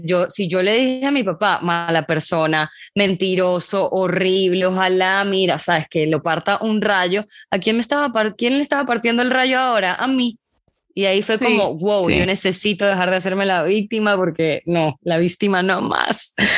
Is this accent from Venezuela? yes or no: yes; Venezuela; now in Panama; yo me fui de Venezuela con un novio. Y luego terminé allá en Panamá